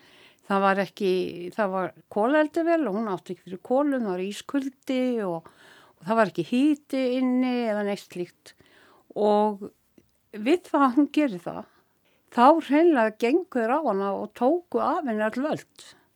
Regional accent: Reykjavík, Capital Region, Iceland; Ég alinn upp í Reykjavík og ég bjó í fátækra hverfunum. Rakkanum, Gapnox, Bólunum, Fálkagötun í Grímsby, bara öllum þeim fátækra hverfum sem til voru í Reykjavík á þeim tíma.

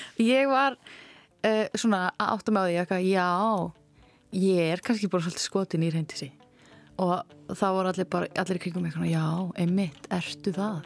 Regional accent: Akureyri, Northeastern Region, Iceland; fjölskylda mín var öll á Akureyri, þaðan sem ég er

